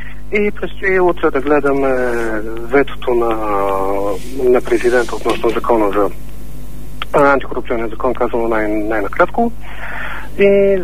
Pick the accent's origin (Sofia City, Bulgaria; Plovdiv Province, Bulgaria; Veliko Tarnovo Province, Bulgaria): Sofia City, Bulgaria; Sofia; защото като софиянци, за всички софиянци